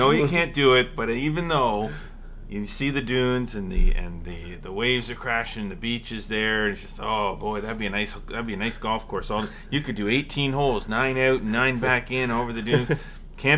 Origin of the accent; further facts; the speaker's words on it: Brockville, Ontario, Canada; I grew up in Brockville, Ontario, so... you know, non-massive downtowns are not uncommon to me